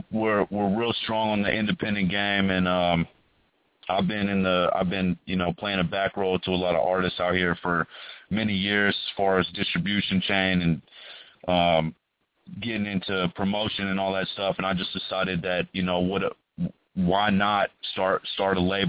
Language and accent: English; California, United States; Good. I'm from Marin County. It's in the Bay Area.